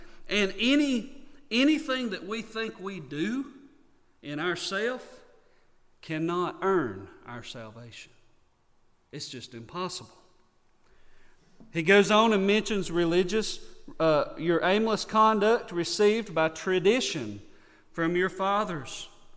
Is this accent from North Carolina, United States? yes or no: yes; North Carolina, United States; Now, I grew up in Yakin County. I'm a Yakin County boy. That's my accent doesn't give me away, in case you didn't know. I grew up here